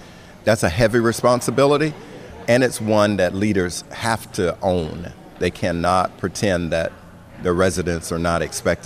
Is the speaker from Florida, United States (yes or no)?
yes; Florida, United States; the floods in my home state of Florida